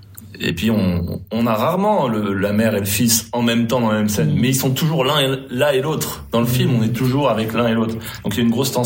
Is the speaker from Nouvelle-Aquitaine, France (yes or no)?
yes; Poitiers, Nouvelle-Aquitaine, France; born there; Ben moi, je suis né à Poitiers. C'est pas très loin des Sables d'Olonne. On allait avec mes parents sur la côte.